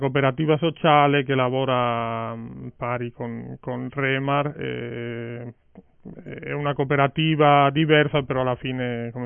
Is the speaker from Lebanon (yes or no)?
no; Galicia, Spain; Italian is a second language; now in Italy; io sono dalla Spagna, esattamente dalla Galizia, e niente, sono qui da ormai praticamente 15 anni. Niente, servo al Signore nell'opera Remar, che è un'opera evangelica, una missione evangelica